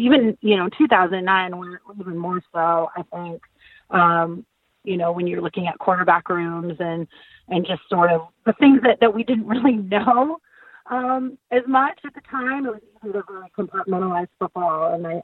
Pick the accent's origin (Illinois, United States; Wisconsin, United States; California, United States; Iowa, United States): California, United States; I mean, I grew up in the Bay Area and sort of the tail end of the Niners dynasty.